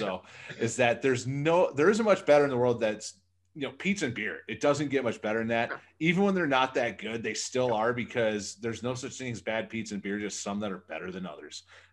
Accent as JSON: {"language": "English", "region": "Michigan", "country": "United States", "tie": "born or raised there", "said": "I grew up in Michigan. I pay attention to what's going on in Michigan."}